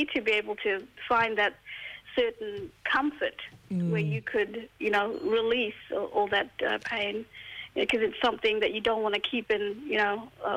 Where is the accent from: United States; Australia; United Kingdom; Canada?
Australia; Broome, Western Australia; now in Collie, Australia; I'm based in Collie in Western Australia, but I'm originally from Broome.